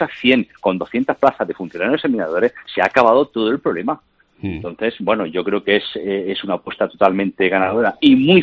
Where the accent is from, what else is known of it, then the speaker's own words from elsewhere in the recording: Region of Murcia, Spain; yo soy de Murcia, como creo que sabes